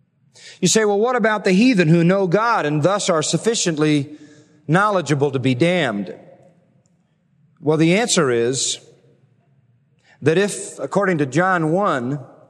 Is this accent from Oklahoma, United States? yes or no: no; St. Louis, Missouri, United States; born there; also born or lived in Kansas City; I was born in St. Louis, and then we moved to Kansas City and lived there 4 years.